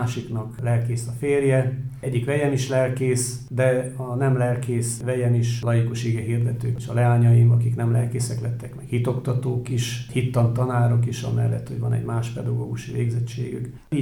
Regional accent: Karcag, Jász-Nagykun-Szolnok, Hungary; Karcagon, szülővárosomban

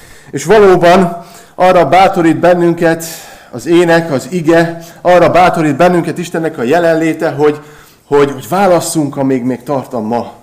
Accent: Nyíregyháza, Szabolcs-Szatmár-Bereg, Hungary; Hát én ugye nyíregyházi vagyok, a feleségem meg pápa mellő származik.

